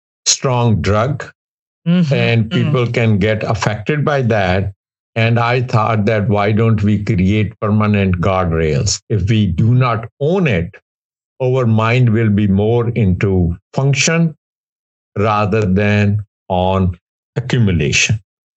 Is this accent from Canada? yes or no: no; India; just like I grew up in India, I had parents to guide me